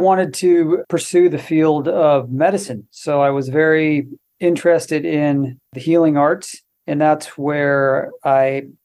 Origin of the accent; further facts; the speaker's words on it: Seattle, Washington, United States; also born or lived in New Orleans; now in Los Angeles, United States; So I grew up in the Pacific Northwest, raised in the greater Seattle, Washington area.